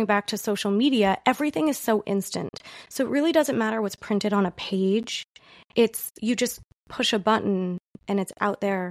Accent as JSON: {"language": "English", "region": "New York", "country": "United States", "tie": "born or raised there", "said": "I am from New York, and I grew up reading the New York Times, meaning it was always in my home because I grew up in New York"}